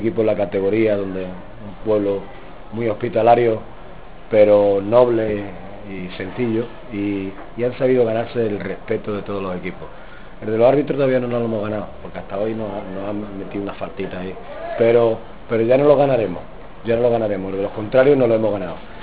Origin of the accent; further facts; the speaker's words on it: Lucena, Andalusia, Spain; porque estoy hablando para la televisión de mi tierra, de Lucena.